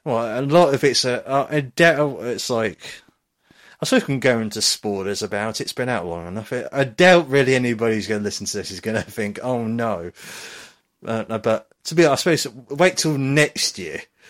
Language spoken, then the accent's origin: English; United Kingdom; We have to state because we're British